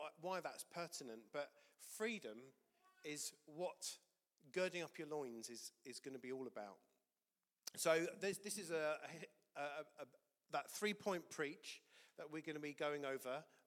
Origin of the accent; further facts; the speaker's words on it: England, United Kingdom; born and raised in England